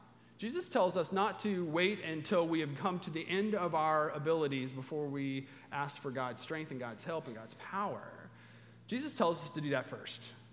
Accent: Kentucky, United States; Yeah, we're mostly from Kentucky, so we get that.

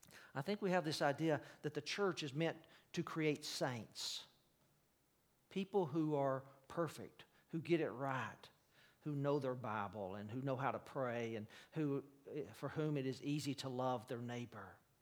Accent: Birmingham, Alabama, United States; You may not know this, but I'm from Alabama. I am the son of a sharecropper from North Alabama who became a truck driver. I grew up in Birmingham in the 50s and 60s

